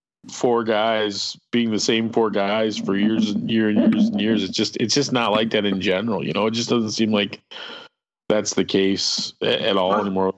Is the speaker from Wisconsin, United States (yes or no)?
yes; Milwaukee, Wisconsin, United States; I grew up in the Milwaukee area, so we hit it right off.